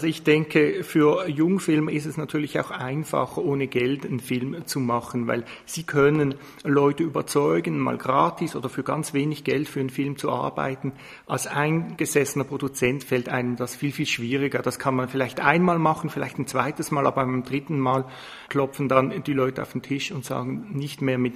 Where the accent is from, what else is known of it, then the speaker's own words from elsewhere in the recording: Switzerland; wie das zum Beispiel bei uns in der Schweiz doch in vielen Fällen stattfindet.